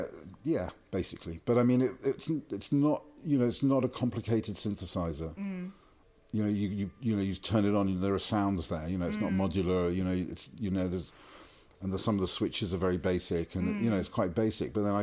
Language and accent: English; London, United Kingdom; I grew up in London and I just wanted to get out of the city for a while